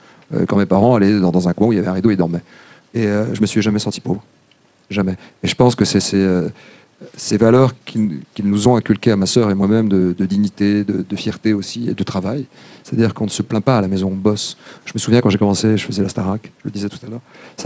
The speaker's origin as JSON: {"language": "French", "town": "Paris", "region": "Île-de-France", "country": "France", "tie": "born there", "said": "je suis issu de l'immigration et de la deuxième vague, puisqu'on parle d'intégration. Je suis né à Paris. Mon père est arrivé dans les années 60, en 64, gare de Lyon, avec une valise. Ma mère était étudiante à Londres."}